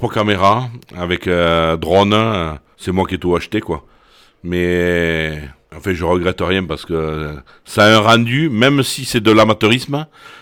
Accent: Gourdan, Occitanie, France; born there; Voilà, moi j'habite à Clarac, je suis né à Gourdan, j'étais immigré à Clarac, parce que c'est de l'autre côté de la Garonne, pour les gens d'ici, ça reste un autre secteur. Et j'ai un pied de terre à Gembry, où j'y suis souvent

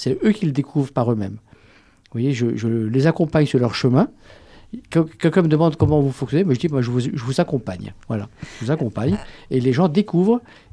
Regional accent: La Roche-sur-Yon, Pays de la Loire, France; je suis de La Roche-sur-Yon

